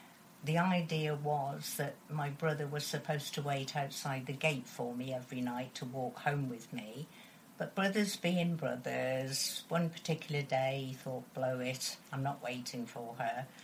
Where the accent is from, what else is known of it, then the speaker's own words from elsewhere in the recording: Yorkshire and the Humber, United Kingdom; born there; also born or lived in Cheltenham; I was born in Yorkshire.